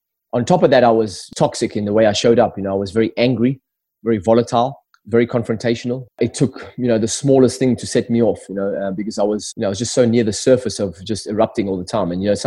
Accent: South Africa; growing up in South Africa, it was a very, very tough time for me. I was born in 66. I was born into racist, apartheid South Africa at its height, extremely racist, extremely violent. I grew up right next door to a police station.

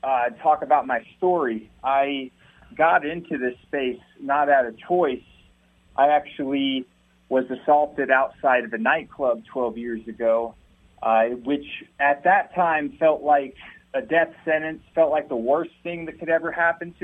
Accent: Asheville, North Carolina, United States; now in Colorado Springs, United States; Originally from Asheville, North Carolina, but I now live in Colorado Springs, Colorado.

